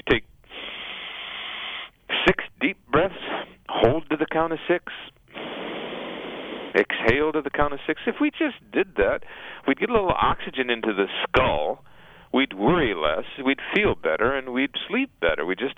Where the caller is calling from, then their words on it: Chicago, Illinois, United States; From Chicago, where, you know, there's no strangers to respiratory and stuffy nose